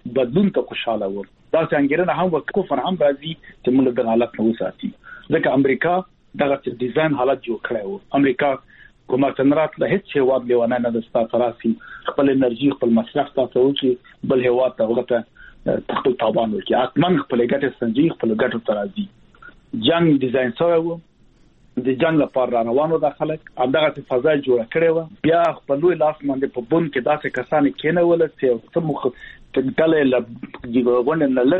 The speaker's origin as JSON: {"language": "Pashto", "country": "Afghanistan", "said": "دلته ملامت ټول موږ خپل افغانان یو، ملامتي په دې کې ده چې بحران راغی، حالت راغی،"}